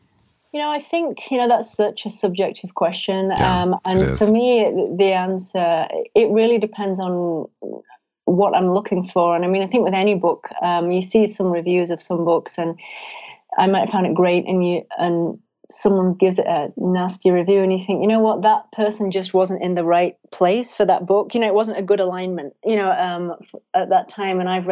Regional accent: England, United Kingdom; moved away; I'm obviously English and I miss England

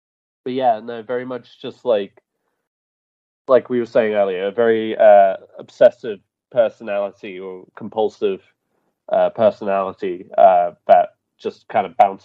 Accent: United Kingdom; I'm British.

